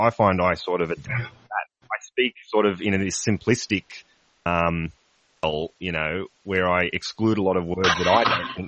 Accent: Australia; because I'm an Australian, maybe the American accent fools me.

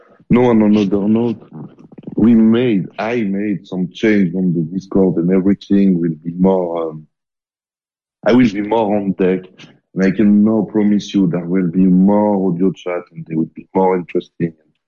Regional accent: Geneva, Switzerland; from Geneva, Switzerland

